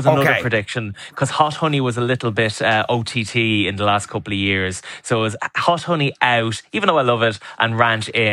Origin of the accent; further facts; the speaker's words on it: Ireland; as Irish people, we love our ketchup, we love our mayo